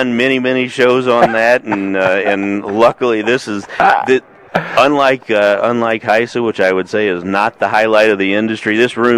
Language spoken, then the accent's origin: English; Grove City, Ohio, United States; I'm a lifelong horse player, lifelong horse fan. I grew up in Grove City, Ohio, which is the home of Beulah Park, so I didn't have any family in the industry.